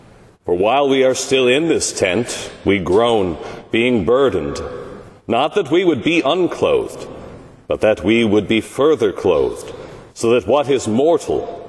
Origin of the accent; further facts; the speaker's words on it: Colorado, United States; The shooting in my home state of Colorado at Evergreen High School.